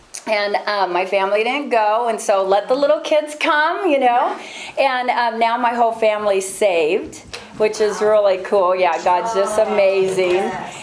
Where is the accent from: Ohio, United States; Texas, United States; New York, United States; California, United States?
California, United States; Seal Beach; I grew up in Seal Beach, and one day I was riding my bike around Seal Beach